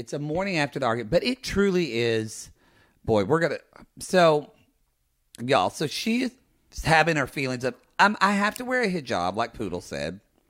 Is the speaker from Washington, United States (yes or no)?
no; Oklahoma, United States; I'm from Oklahoma.